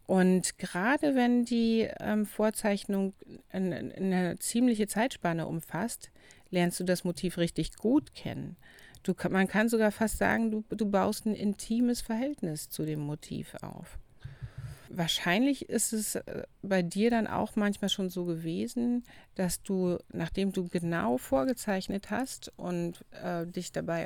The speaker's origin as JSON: {"language": "German", "region": "East Germany", "country": "Germany", "tie": "born or raised there", "said": "Ich bin ja im Osten aufgewachsen"}